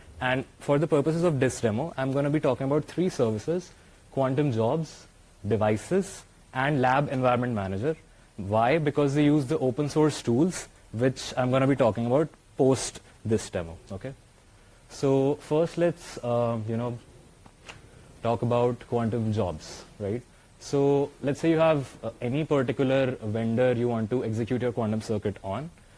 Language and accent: English; India; I'm from India